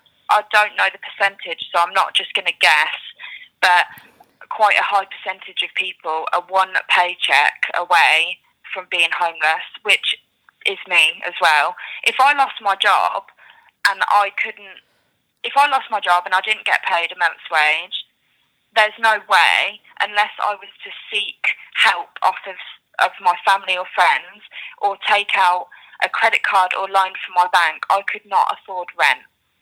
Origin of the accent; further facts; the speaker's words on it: United Kingdom; I think a lot of people, being British, we don't talk about a lot of the time what people are going through.